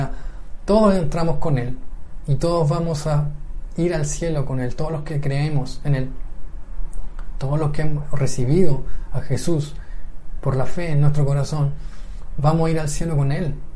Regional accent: Chile; nuestra realidad como chilenos es que vivimos en el último lugar del mundo

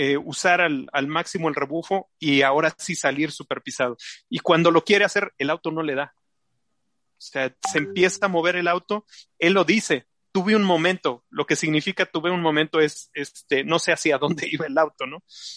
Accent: Mexico

